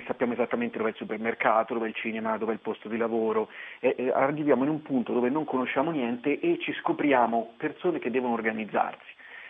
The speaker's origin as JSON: {"language": "Italian", "town": "Forte dei Marmi", "region": "Tuscany", "country": "Italy", "tie": "born there", "said": "Io sono nato a Forte dei Marmi"}